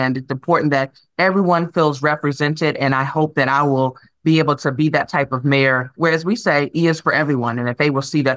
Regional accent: Evansville, Indiana, United States; Oh, okay. Definitely, yes. Born and raised here. My parents actually were, you know, from this area as well.

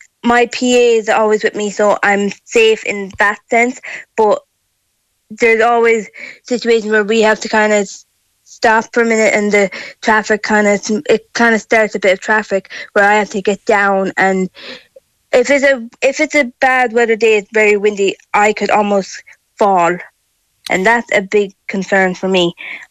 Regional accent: Athenry, Connacht, Ireland; and I grew up in Athenry, I love it. It's a brilliant place to live, in my opinion.

